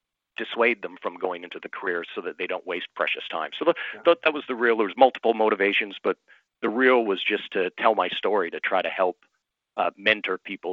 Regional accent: Canada; I grew up in Canada.

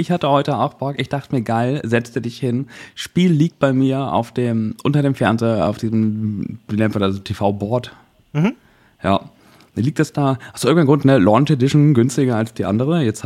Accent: Northern Germany, Germany; für mich als Norddeutscher, der, weiß ich nicht, auch nicht so mit Dialekten und so vorher irgendwie in Kontakt getreten ist

